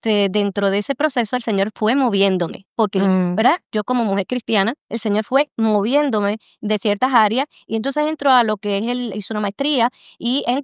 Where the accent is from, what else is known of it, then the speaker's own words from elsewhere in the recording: Arecibo, Puerto Rico; yo soy nacida y criada en Arecibo, Puerto Rico.